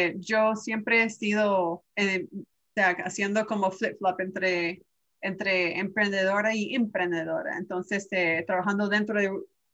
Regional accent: Canada; now in United States; me pararon en Canadá porque yo soy canadiense

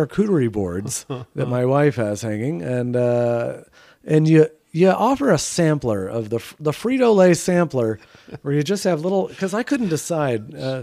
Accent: El Paso, Texas, United States; I remember this growing up in El Paso.

